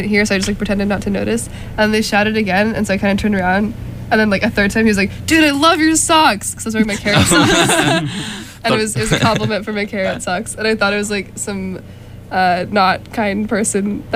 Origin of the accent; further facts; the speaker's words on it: California, United States; Have I mentioned I'm from California? I don't know if I've mentioned.